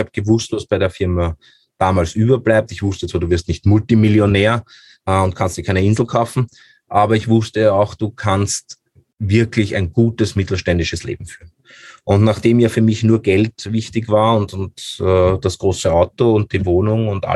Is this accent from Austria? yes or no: yes; Vienna, Austria; ich bin ja in Wien aufgewachsen, leider, was das betrifft, weil ich wollte immer im Land leben